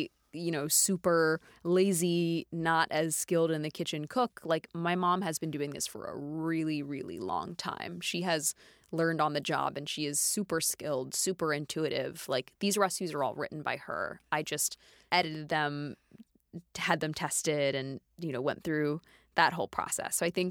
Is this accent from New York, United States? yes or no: no; Dallas, Texas, United States; the fact that I grew up in Dallas, Texas, and the influences from that, the television shows I watched and the movies I was obsessed